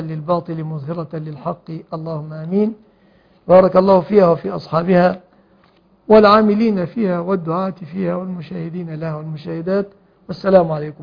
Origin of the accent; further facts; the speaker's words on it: Egypt; أن يحفظ بلادنا مصر أمنة مطمئنة من كل مكروه ومن كل سوء،